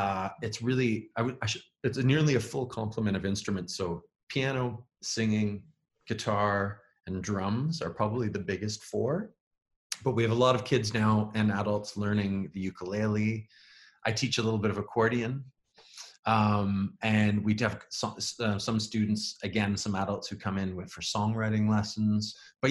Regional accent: Peterborough, Ontario, Canada; also born or lived in Guelph / Slovakia / Winnipeg / Montreal; now in Hamilton, Canada; Yeah, so I was born in Peterborough, Ontario, and I grew up in Peterborough, which was great. And I've since then went to university in Guelph and spent some time living in teaching English in Slovakia. And then I lived in Winnipeg

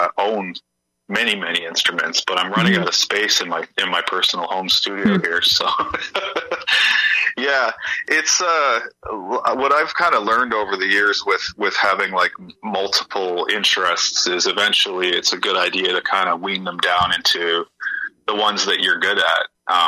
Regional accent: Ontario, Canada; I grew up in Northern Ontario, and that's pretty much all you get on the radio up there.

